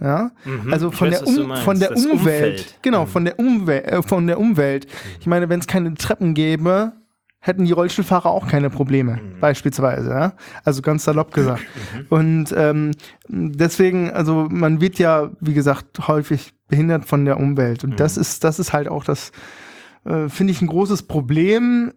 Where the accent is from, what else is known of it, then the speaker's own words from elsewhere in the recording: Berlin, Germany; wir sind Berliner